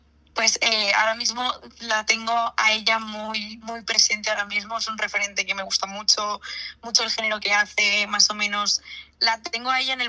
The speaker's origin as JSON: {"language": "Spanish", "town": "Alicante", "region": "Valencian Community", "country": "Spain", "tie": "born or raised there", "said": "Pues yo soy de Alicante, he nacido y he vivido toda mi vida en Alicante, tengo 19 años"}